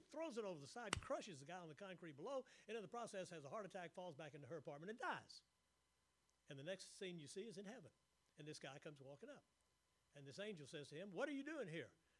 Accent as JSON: {"language": "English", "town": "Houma", "region": "Louisiana", "country": "United States", "tie": "born there", "said": "I was born in Houma, Louisiana, Terrebonne Parish."}